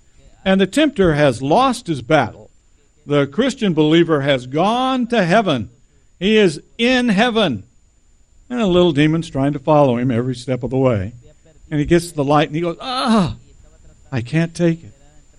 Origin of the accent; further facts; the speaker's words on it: Electra, Texas, United States; I was from Electra, Texas. So naturally, I said, "See the light."